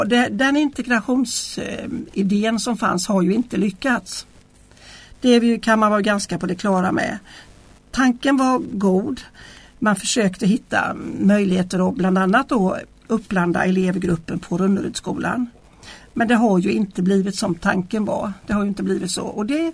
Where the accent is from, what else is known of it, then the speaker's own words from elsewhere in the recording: Hönö, Västra Götaland County, Sweden; now in Nässjö, Sweden; Jag kommer ju då från Hönö. Som ligger i Öckerö kommun. Hönö är ju en av 10 öar i Göteborgs norra skärgård.